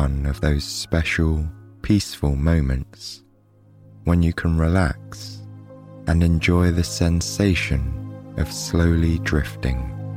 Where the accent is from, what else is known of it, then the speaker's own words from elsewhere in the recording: England, United Kingdom; Tonight, we'll be visiting a park in my home country of England on a rainy spring afternoon.